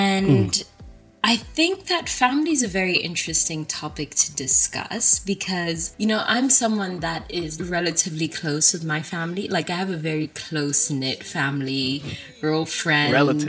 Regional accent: South Africa; You know, I'm South African. We're sluts for our families. This is a family-centric culture.

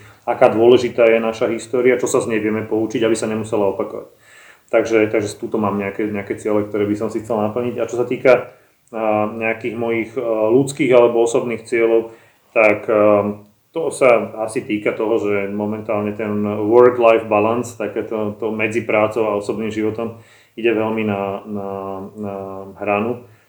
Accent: Bratislava, Bratislava Region, Slovakia; narodil som sa v roku 1976, som z Bratislavy.

